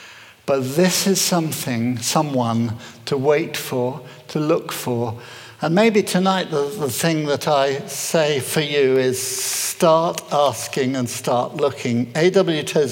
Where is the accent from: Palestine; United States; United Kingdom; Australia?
United Kingdom; We're British too.